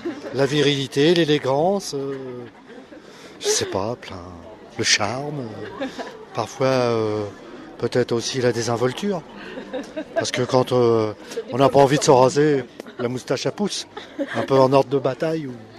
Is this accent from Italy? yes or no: no; Normandy, France; Parce que nous on est de Normandie.